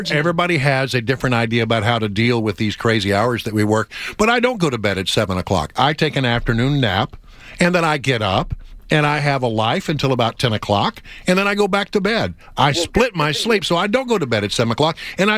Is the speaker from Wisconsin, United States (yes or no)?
no; Texas, United States; It was great to have those evenings where the sun lingered on the western time zone where I grew up in West Texas.